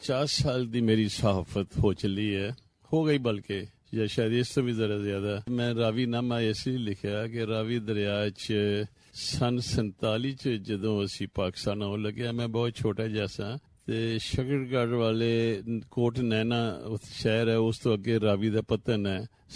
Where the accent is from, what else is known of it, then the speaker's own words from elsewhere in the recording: Jora Chhatra, Punjab, India; ਇੰਨੀ ਦੇਰ 'ਚ ਸਾਡੇ ਪਿੰਡ ਜੋੜਾ ਛਤਰਾ, ਤਹਿਸੀਲ ਜ਼ਿਲ੍ਹਾ ਗੁਰਦਾਸਪੁਰ